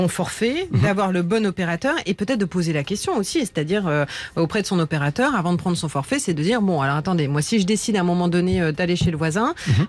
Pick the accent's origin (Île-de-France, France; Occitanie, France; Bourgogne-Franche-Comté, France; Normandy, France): Normandy, France; Eh ben, moi dernièrement, dans ma région d'origine, le Cotentin, eh bien, j'ai eu un E sur mon téléphone.